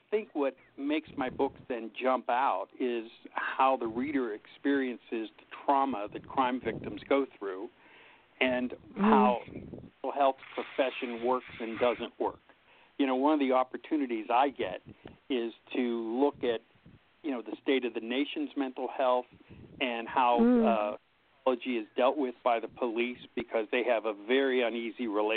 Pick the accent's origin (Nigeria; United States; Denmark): United States; Pittsburgh, Pennsylvania; I come from Pittsburgh, Pennsylvania. It's my hometown.